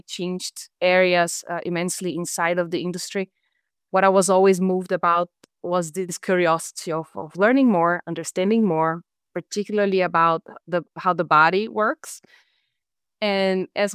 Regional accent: Brazil; moved away as an adult; now in France; So I am Brazilian. I was born in Brazil and I spent most of my life there and certainly my best years in terms of infancy and adolescence. And it's been 7 years that I now live in France.

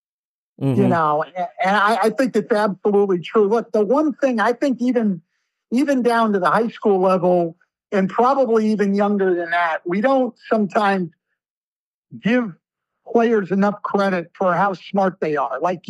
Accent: California, United States; and I grew up in Northern California, huge UCLA fan

